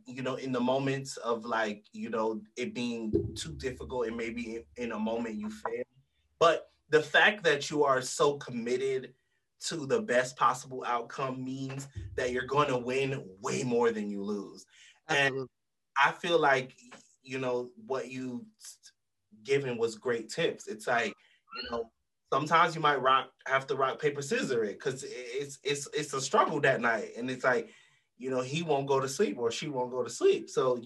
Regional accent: Jamaica; You know, when I'm Jamaican, by the way. Yeah. So when we were kids, they would dip their finger in the rum.

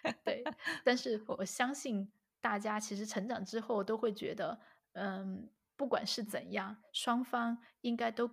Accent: Chengdu, Sichuan, China; 小谭豆花就是我们成都人都知道

